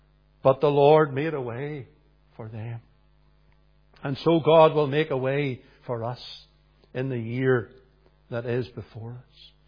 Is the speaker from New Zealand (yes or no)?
no; Northern Ireland, United Kingdom; I was brought up down in County Fermanagh